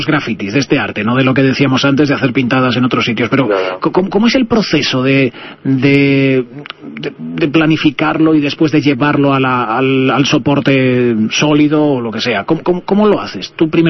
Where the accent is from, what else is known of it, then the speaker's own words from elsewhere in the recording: Castile, Spain; yo, hablando como persona que viene de pueblo y como castellano además también